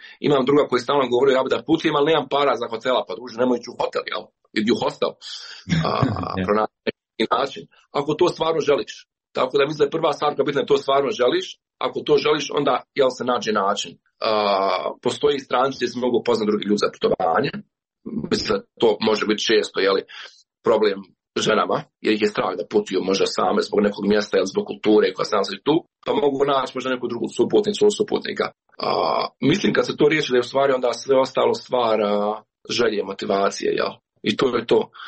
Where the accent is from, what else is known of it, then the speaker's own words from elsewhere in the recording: Bosnia & Herzegovina; ja sam iz Bosne i Hercegovine